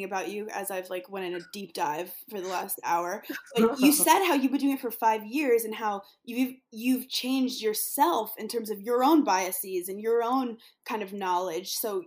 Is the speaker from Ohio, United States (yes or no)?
no; Brooklyn, New York, United States; And I consider myself like from a very diverse community. I grew up in Brooklyn.